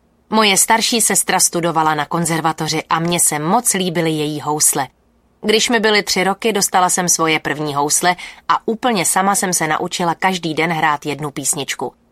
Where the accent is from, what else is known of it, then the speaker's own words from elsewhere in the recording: Prague, Czechia; Jsem Pražačka a Prahu miluju